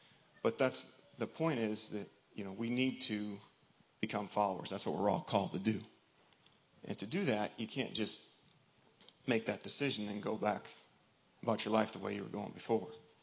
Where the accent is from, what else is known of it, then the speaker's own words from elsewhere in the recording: United States; You know, I'm an American, and I go to church once in a while with family